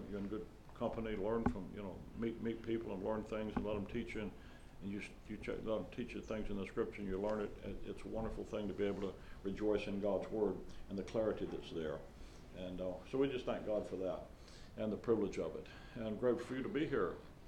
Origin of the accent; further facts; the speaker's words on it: Alabama, United States; now in Chicago, United States; I'm from Alabama originally. When we moved to Chicago